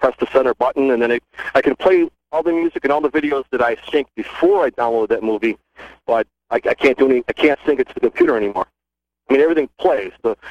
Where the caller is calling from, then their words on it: Charlotte, North Carolina, United States; Okay, I'm in Charlotte right now.